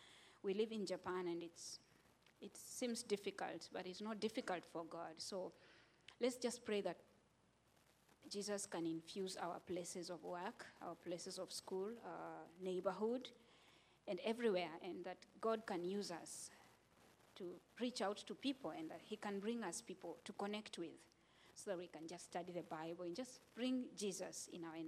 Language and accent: English; Kenya; I come from Kenya